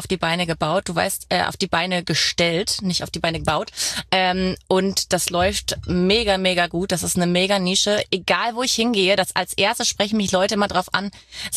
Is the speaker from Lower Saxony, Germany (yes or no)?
yes; Cloppenburg, Lower Saxony, Germany; Ursprünglich komme ich aus Kloppenburg, ganz kleines Städtchen in der Nähe von Bremen. Wenn Leute Bremen nicht kennen, sage ich Hamburg.